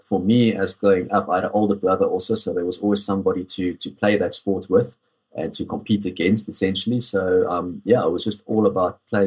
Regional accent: South Africa; I think, like most people growing up in South Africa, all you want to do is be outdoors the whole day.

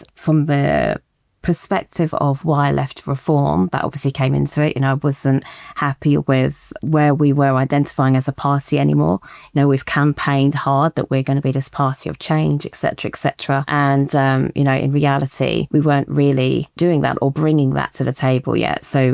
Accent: United Kingdom; by reinforcing the importance that, as a British country, we follow predominantly the culture and values of Christianity

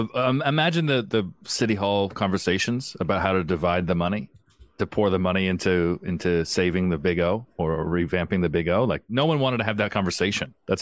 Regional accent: Canada; But as a Canadian, I'm disappointed.

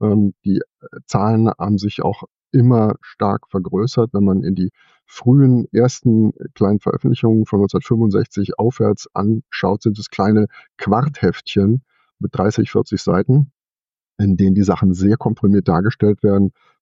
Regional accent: Kleve, North Rhine-Westphalia, Germany; die meine Heimatstadt Kleve, die Stadthalle bespielt hat, hätte ich in meinem Leben vor meinem 18. Lebensjahr, als ich ins Studium ging, nie irgendwas gesehen.

